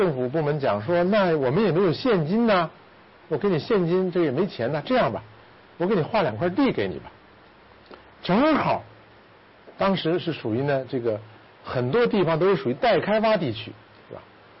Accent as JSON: {"language": "Chinese", "country": "China", "said": "所以我们中国本身身为一个中国人，某种意义上讲现在已经赶上了一个富贵的时代"}